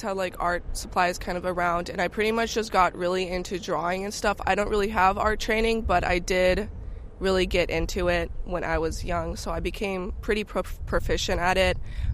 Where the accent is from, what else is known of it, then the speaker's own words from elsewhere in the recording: Berkeley, California, United States; now in Richmond, United States; Yeah, I lived most of my life in Berkeley, but for the past few years, I lived in Richmond and then El Sobrante. Going to be moving to Oakland soon.